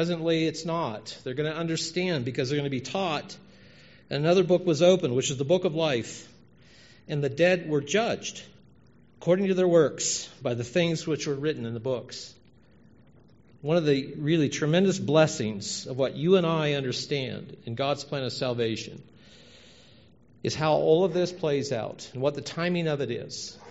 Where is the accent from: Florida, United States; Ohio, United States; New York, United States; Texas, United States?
Ohio, United States; Cincinnati; I grew up in Cincinnati, north of Cincinnati, Ohio.